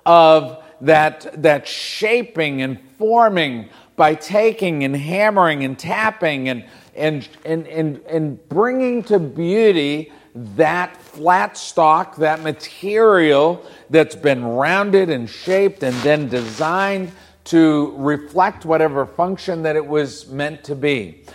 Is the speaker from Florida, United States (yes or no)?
no; Massachusetts, United States; I grew up in Massachusetts and Sandra Jo grew up in Texas.